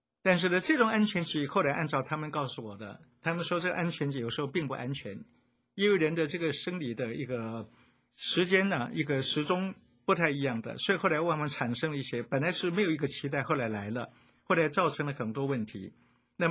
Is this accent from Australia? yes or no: no; China; 而且还有我们中国人就是多子多孙啊